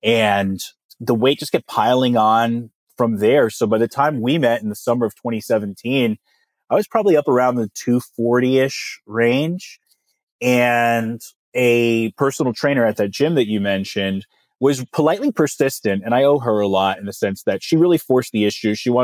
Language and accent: English; New York, United States; I'm originally from New York, a very New York, New Jersey, Connecticut, tri-state area, gym, tan, laundry crowd.